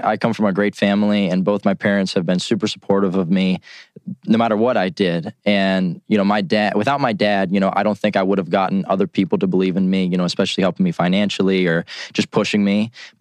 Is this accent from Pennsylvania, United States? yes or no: yes; Cochranton, Pennsylvania, United States; I haven't been back to my hometown of Cochranton, Pennsylvania, which has a population that's pretty sure decreasing now of about 1,100 people.